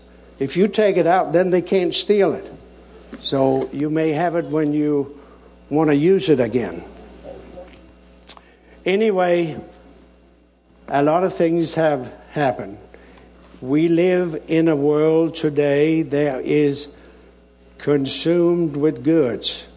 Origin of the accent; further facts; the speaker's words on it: Denmark; I'm from Denmark. In Denmark at that time of year, the sun goes down about 3 o'clock and 3:30 is dark.